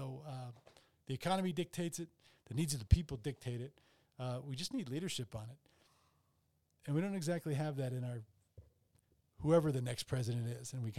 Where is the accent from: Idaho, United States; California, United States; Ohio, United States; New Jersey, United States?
New Jersey, United States; I grew up in Southern New Jersey.